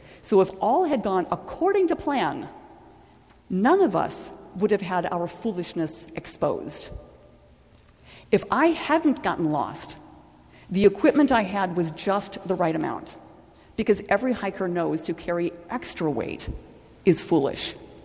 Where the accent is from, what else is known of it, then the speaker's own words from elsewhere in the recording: Stillwater, United States; And I grew up in Stillwater, but my first job out of college was in Salt Lake City, Utah.